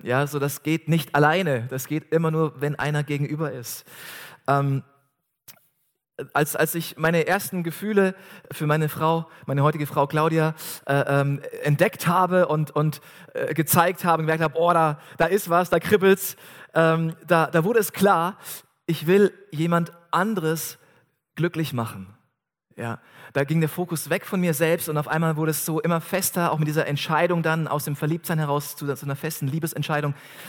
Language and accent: German; Southern Germany, Germany; In meiner Heimatgemeinde als Jugendlicher in Süddeutschland